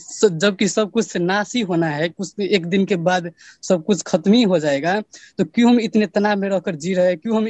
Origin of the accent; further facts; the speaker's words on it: Nepal; first language Nepali; Hindi is a second language; मैं नेपाल से हूँ, मेरा हिंदी थोड़ा वीक है